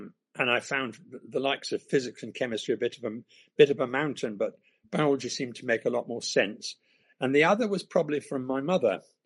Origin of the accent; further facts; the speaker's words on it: Kampala, Central Region, Uganda; Eventually had a bicycle and roamed all over Kampala.